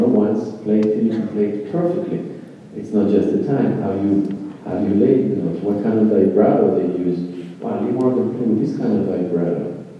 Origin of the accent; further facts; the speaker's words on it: Tel Aviv, Tel Aviv District, Israel; since I grew up in Tel Aviv